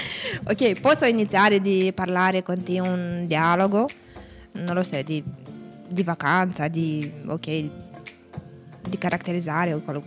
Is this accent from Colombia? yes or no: no; Moldova; Italian is a second language; Nel mio paese abbiamo molta teoria ma pochissima pratica, per questo motivo ero annoiato da quei corsi e volevo imparare qualcosa, non solo teoria. Nelle scuole moldave